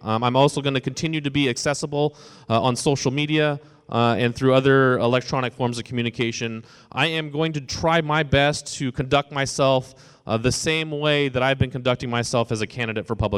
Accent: California, United States; I grew up in the Central Valley too, and as a young person of color living in Tulare County, I faced many hurdles when it comes to the issue of racism

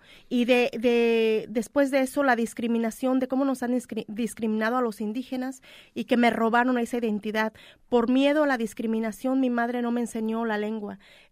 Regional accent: Mexico; México es hermoso, me encanta México, orgullosamente de mis raíces, de mi tierra

